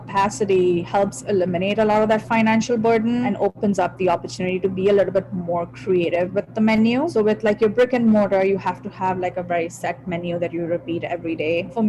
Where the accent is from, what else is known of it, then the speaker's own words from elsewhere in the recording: India; the dishes that I learned when I was growing up in India.